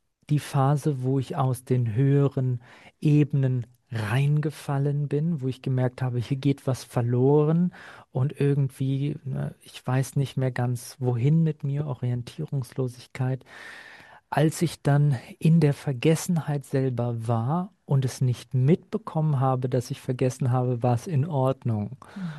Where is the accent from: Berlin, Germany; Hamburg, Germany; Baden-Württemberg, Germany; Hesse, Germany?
Berlin, Germany; ich bin in Berlin groß geworden und in einer Gegend, wo einfach, das war wild dort. Wir hatten bestimmt 50, 60% Ausländeranteil.